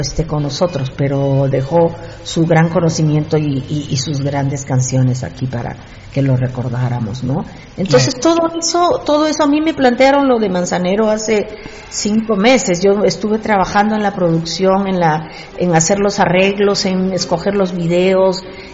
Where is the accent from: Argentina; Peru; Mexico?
Peru; he recibido muchas condecoraciones de mi país de origen, el Perú, muchísimas condecoraciones